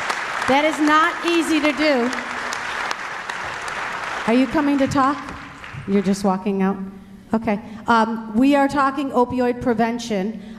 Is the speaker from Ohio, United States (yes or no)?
no; Williamsville, New York, United States; I know every person listening knows I'm from the Williamsville School District. It's in Williamsville.